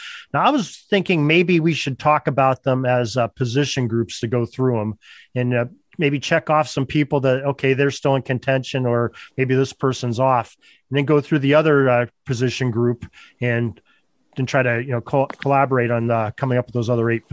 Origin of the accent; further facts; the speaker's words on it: Pennsylvania, United States; you know, I'm from Western Pennsylvania and a Steelers fan.